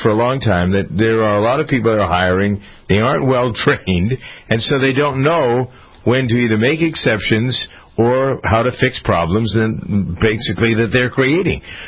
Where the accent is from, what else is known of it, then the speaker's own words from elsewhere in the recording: United States; Well, I'm an American.